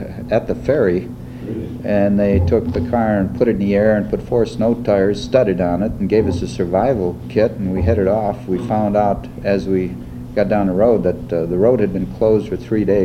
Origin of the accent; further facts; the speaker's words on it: Milwaukee, Wisconsin, United States; a little while later, after about a year, we moved back again to Milwaukee. So Milwaukee is kind of my hometown.